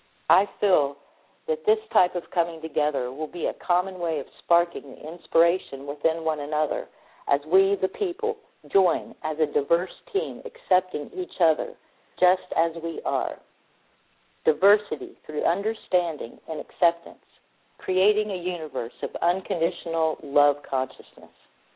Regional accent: Oklahoma, United States; My sun sign is Aries, and I'm from Oklahoma.

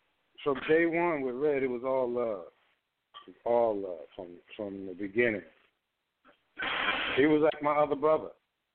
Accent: Brooklyn, New York, United States; born there; also born or lived in Philadelphia / Houston; I was born in Brooklyn.

